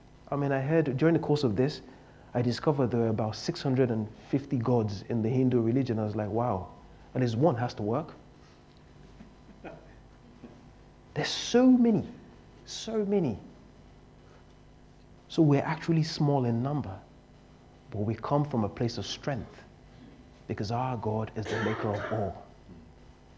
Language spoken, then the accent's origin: English; Nigeria; I'm from Nigeria, and in the northern part of Nigeria, you can have as many as 15 wives.